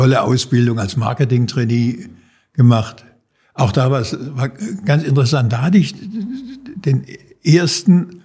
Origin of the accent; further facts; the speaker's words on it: Heilbronn, Baden-Württemberg, Germany; Also ich komme aus dem Schwabenland, komme aus Heilbronn, bin geboren in der Nähe von Heilbronn, bin dann zur Schule, zum Abitur in Heilbronn gegangen